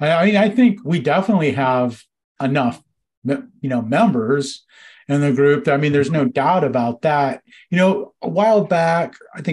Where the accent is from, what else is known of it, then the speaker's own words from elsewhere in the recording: New Jersey, United States; New Jersey. I'm from Jersey.